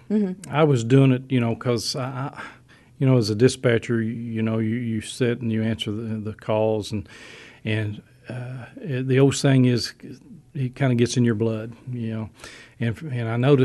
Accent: Olive Hill, Kentucky, United States; And it goes back to Olive Hill, my hometown.

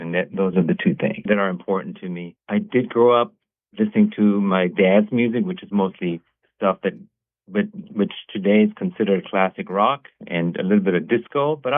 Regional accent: Germany; English is a second language; moved away as an adult; now in United States; I grew up in Germany. I just moved here about 26 years, or I became a citizen not too long ago, and I came to the United States like in the late 80s.

